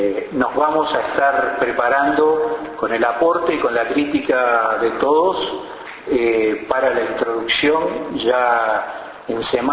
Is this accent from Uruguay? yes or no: yes; Uruguay